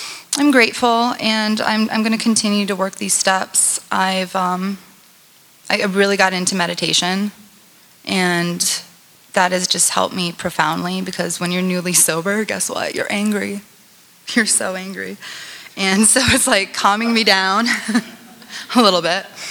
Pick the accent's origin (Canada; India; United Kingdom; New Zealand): Canada; now in United States; Like, I'm Canadian. Have a green card, and you know, as a foreigner, three strikes and you're out of the country.